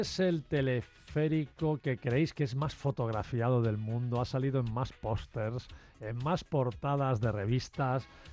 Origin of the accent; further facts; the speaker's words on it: Rio de Janeiro, Brazil; Spanish is a second language; also born or lived in São Paulo; pero vivía en Río de Janeiro.